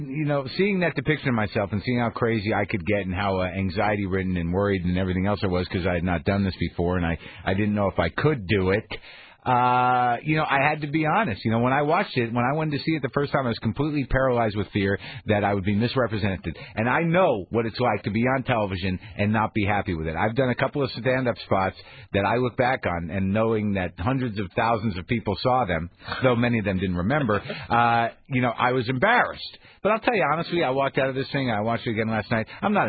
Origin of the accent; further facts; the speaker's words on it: Albuquerque, New Mexico, United States; In Albuquerque, New Mexico, my hometown, where I grew up, there is a party today